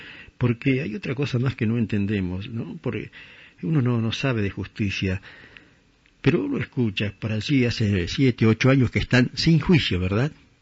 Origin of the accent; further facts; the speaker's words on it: Uruguay; now in Argentina; No digo porque soy uruguayo